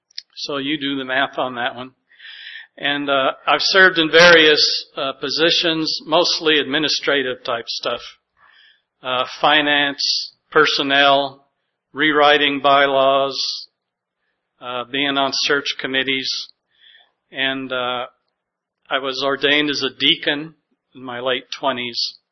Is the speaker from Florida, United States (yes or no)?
no; Detroit, Michigan, United States; born there; In Detroit, Michigan. And my dad was in the Air Force, so we traveled around a lot.